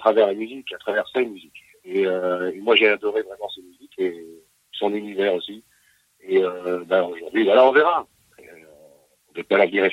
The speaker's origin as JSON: {"language": "French", "region": "Brittany", "country": "France", "tie": "born there", "said": "Et puis je suis né en Bretagne, voilà."}